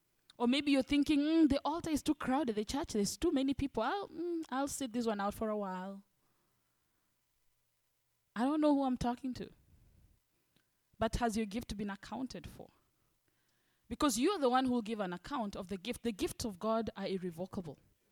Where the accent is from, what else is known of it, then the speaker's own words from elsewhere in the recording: Miami, Florida, United States; Excuse me, I come from Miami, so we switch back and forth in Spanish.